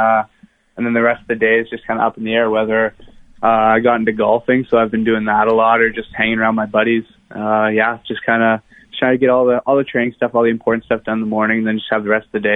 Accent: Winnipeg, Manitoba, Canada; I think growing up in Winnipeg

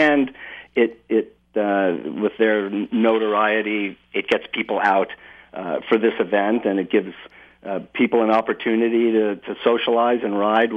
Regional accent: California, United States; moved away as an adult; I came from California 7 years ago. We moved up here with our family

